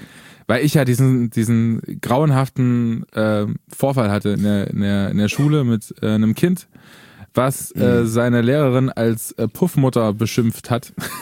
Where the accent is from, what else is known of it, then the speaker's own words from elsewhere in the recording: Eisleben, Saxony-Anhalt, Germany; born there; es ist ein bisschen so wie meine Geburtsstadt Eisleben.